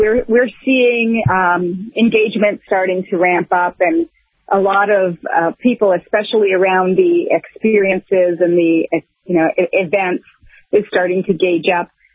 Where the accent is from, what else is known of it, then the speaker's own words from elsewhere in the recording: Canada; I felt personally that I'm from Canada